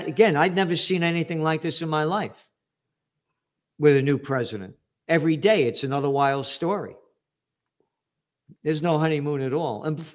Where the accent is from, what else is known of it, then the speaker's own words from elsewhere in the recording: Bronx, New York, United States; Yeah, I'm from the Bronx, Allerton Avenue and Boston Post Road. Right across the street from the White Castle hamburgers, 12 cents a piece.